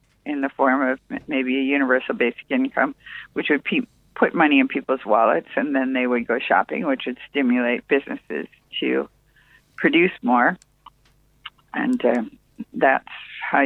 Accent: United States; I am an American.

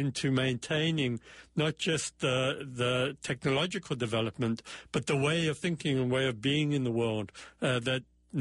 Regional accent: South Africa; But I grew up in South Africa where, you know, to go to school, you had to get dressed in a uniform

